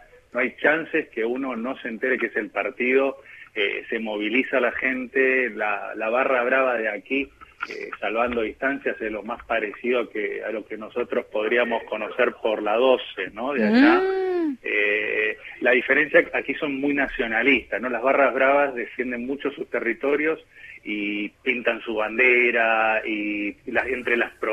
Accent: Argentina; Y como soy la cara argentina más visible de la ciudad

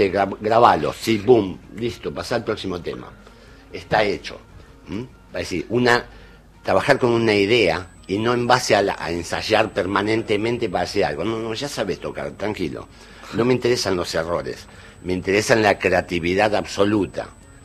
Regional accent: Argentina; nos identifica como argentinos

